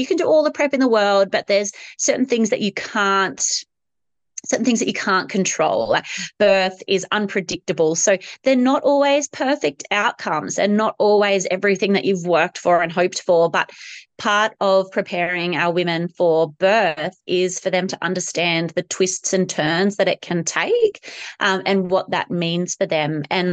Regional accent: Glen Innes, New South Wales, Australia; also born or lived in Kalgoorlie, Australia; I had him in Glen Innes. So that's my hometown, rural New South Wales. We had just moved back from Kalgoorlie, which is WA

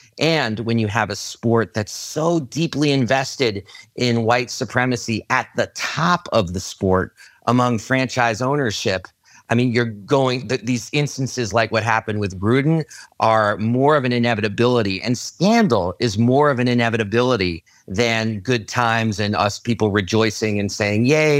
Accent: New York City, New York, United States; I grew up in New York City, so I like to think I have a healthy vocabulary.

